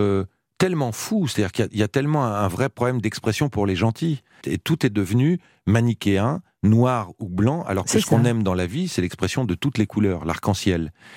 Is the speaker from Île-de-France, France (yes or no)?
yes; Fontainebleau, Île-de-France, France; moi qui étais un petit banlieusard, puisque je vivais à Fontainebleau, enfin j'ai grandi à Fontainebleau.